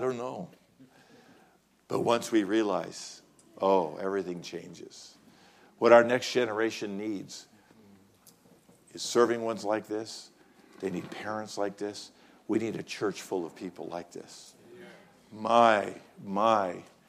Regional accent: United States; You know, I'm an American, and we don't have kings and queens.

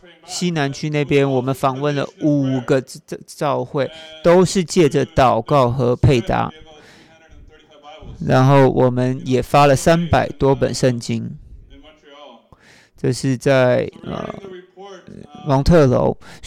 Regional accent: United States; now in Vancouver, Canada; 我是从美国来的

